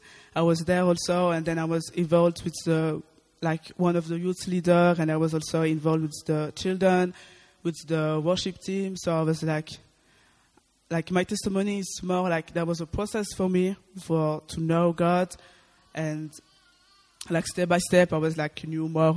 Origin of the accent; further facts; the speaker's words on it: Belgium; I come from Belgium, and I'm going to speak a little bit about my story.